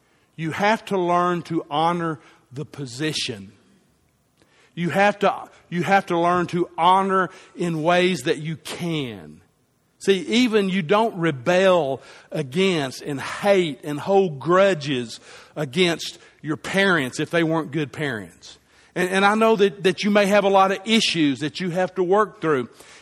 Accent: United States; I am an American. I have a responsibility as American to support my country

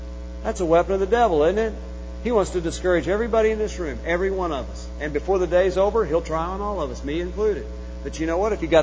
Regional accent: Oklahoma, United States; I grew up in Oklahoma.

